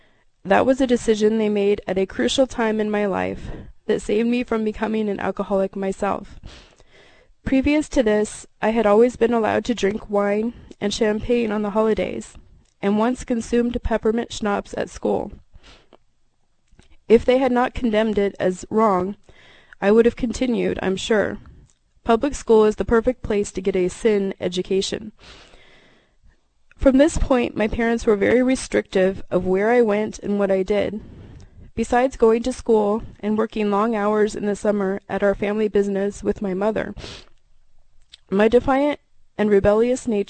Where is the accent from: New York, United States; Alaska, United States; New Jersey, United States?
Alaska, United States; As I thought back on my childhood growing up in Alaska, I realized that was very true.